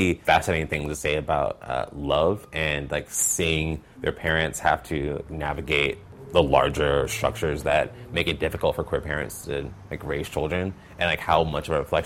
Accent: Mobile, Alabama, United States; I started in my hometown of Mobile, Alabama. It was really important for me to start in my hometown

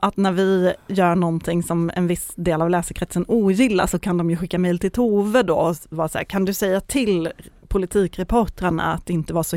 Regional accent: Malmö, Skåne, Sweden; Jag är ju från Malmö.

